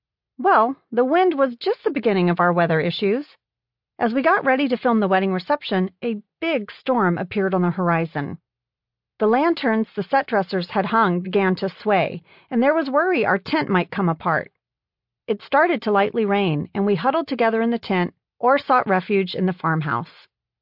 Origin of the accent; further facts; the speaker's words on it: Indonesia; my sister and a tapeworm incident while we were growing up in Indonesia.